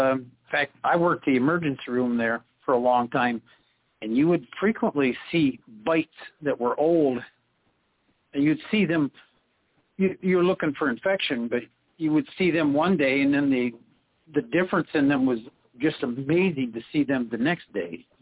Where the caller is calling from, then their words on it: Michigan, United States; Oh, it's beautiful night up here in the UP.